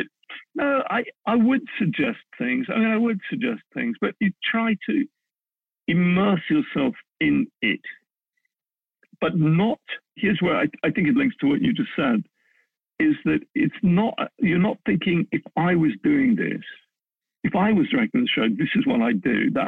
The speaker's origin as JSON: {"language": "English", "country": "South Africa", "tie": "born or raised there", "said": "when I grew up in South Africa, and I did a little bit of work there."}